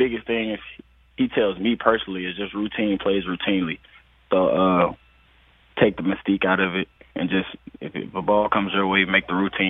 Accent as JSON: {"language": "English", "region": "Alabama", "country": "United States", "said": "I'm from Alabama, so it was just beating Alabama for me."}